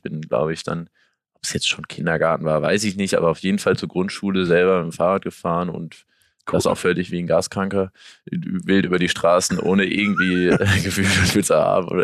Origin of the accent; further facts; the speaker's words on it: Achim, Lower Saxony, Germany; Ich komme aus Achim.